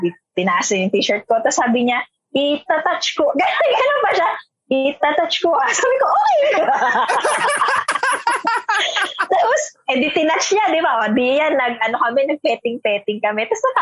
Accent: Metro Manila, Philippines; Tapos ako lumaki ako dito sa Metro Manila.

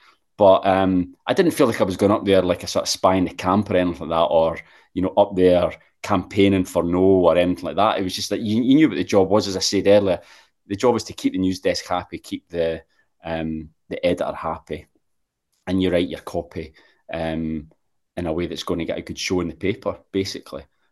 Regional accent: Scotland, United Kingdom; now in London, United Kingdom; Just being Scottish, you know, it was personal as much as anything, you know. I mean, I didn't have a vote because I live in London, but I was up there covering it.

